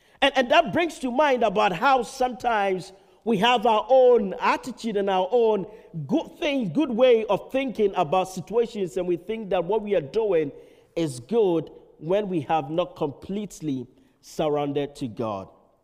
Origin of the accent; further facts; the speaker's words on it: Ghana; in my home country, Ghana, my beloved country, Ghana, we are 70% Christian.